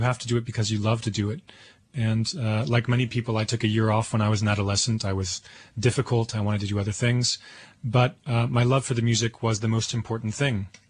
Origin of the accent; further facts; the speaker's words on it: California, United States; born there; I was born in California to immigrant parents, to Yugoslav parents, I should say.